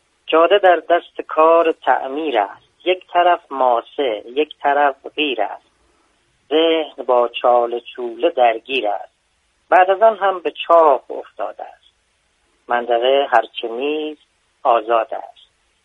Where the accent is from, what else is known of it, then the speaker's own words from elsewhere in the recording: Darab, Fars, Iran; من اصالتا فارسی هستم، داراب